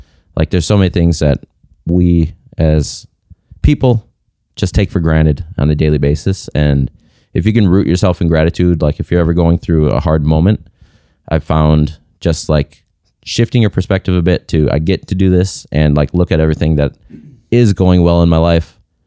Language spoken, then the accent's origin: English; Milwaukee, Wisconsin, United States; I grew up in Milwaukee, but we lived on like there was a big field in our backyard.